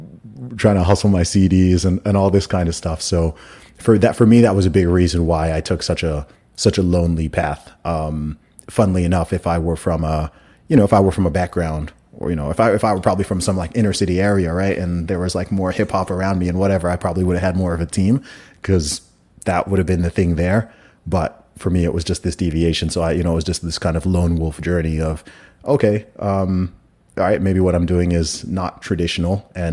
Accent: Saudi Arabia; Like to this day, there's people who think I fake my accent. And I, like, you know, you tell the story a million times. I grew up in Saudi Arabia. I went to an American school. Like this is just how I talk.

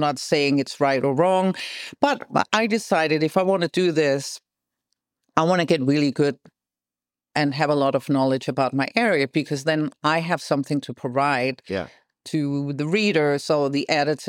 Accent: Malaga, Andalusia, Spain; also born or lived in Madrid; In Malaga. I grew up in Spain, and I went to a Swedish school, and then I went to an English school. And then I left when I was quite young, moved to Madrid.

